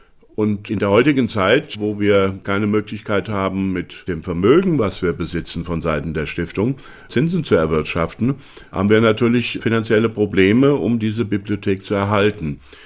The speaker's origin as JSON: {"language": "German", "town": "Wetzlar", "region": "Hesse", "country": "Germany", "tie": "born or raised there", "said": "in meiner Heimatstadt in Wetzlar, das liegt relativ zentral in Deutschland"}